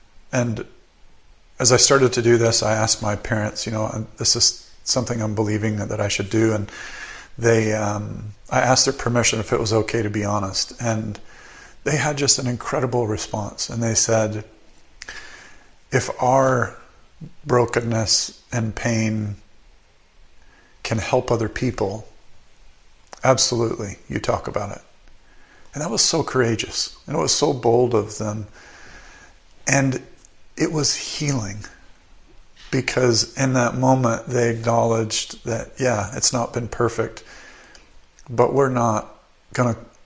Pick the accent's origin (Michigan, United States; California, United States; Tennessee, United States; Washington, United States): Tennessee, United States; also born or lived in Alabama, United States; now in British Columbia, Canada; I was born and raised in a family, a Catholic family. We lived in the United States. I now live in British Columbia, Canada, but I grew up in Tennessee and Alabama.